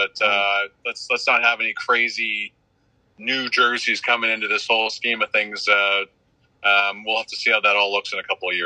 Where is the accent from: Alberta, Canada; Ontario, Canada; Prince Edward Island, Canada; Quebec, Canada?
Alberta, Canada; Calgary; I grew up in Calgary, never understood that flaming horse on the front.